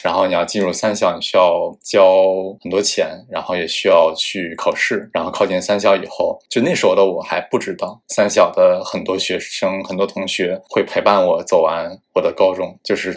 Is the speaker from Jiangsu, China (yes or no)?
no; Beijing, China; moved away as an adult; also born or lived in Shanghai; 然后我是北京人，在北京读了高中，中学叫人大附中